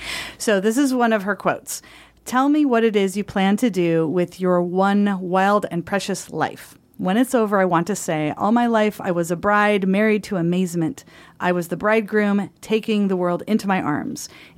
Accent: La Grande, Oregon, United States; And I know you are from Bend. I'm from La Grande.

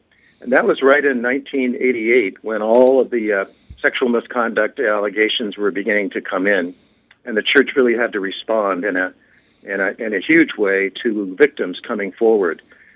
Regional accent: Denver, Colorado, United States; Well, I grew up in Denver, Colorado. I was the oldest. I am the oldest of 10 children. Mom and dad were local.

